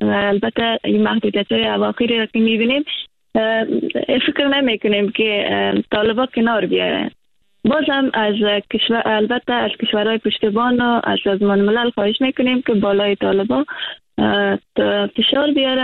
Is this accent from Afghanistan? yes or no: yes; Afghanistan; پیام ما به خانم های شجای وطنم افغانستان ای است